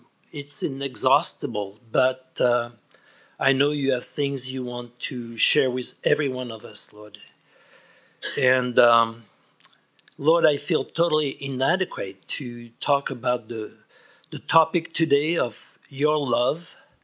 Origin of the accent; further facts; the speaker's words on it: Nice, Provence-Alpes-Côte d'Azur, France; English is a second language; Second, I'm from France. You know, you're going to exchange information, and then you'll ask me, where are you from in France? You know, I'm dark place on the French Riviera, you know, Nice.